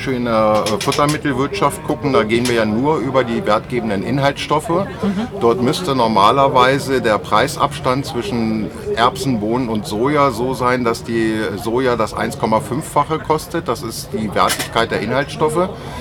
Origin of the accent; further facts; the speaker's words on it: Lower Saxony, Germany; ich bin aus der Landwirtschaft aus Südniedersachsen